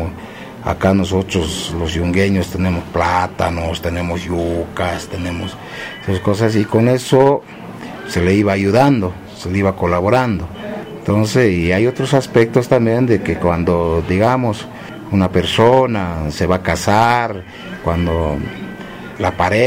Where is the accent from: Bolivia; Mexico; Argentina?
Bolivia; Chulumani, La Paz; Yo soy de los Yungas, soy de la localidad de Chilumani